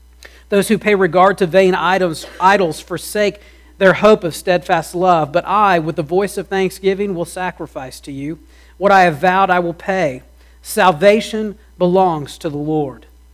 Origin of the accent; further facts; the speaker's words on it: Ohio, United States; Growing up in Ohio, tornadoes were not uncommon